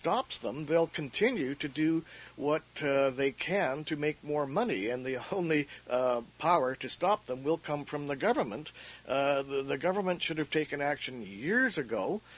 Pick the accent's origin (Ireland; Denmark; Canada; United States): Canada; Burnaby, British Columbia; When I grew up in Burnaby, I wanted to be a journalist, but the only journalism program in town was a two-year diploma program